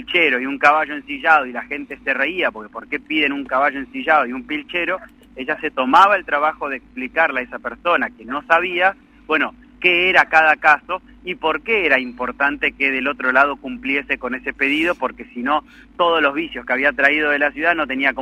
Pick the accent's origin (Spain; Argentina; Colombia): Argentina; Buenos Aires; now in Chubut, Argentina; Yo estudié en la universidad, me gradué y soy de Buenos Aires, no soy de aquí de Chubut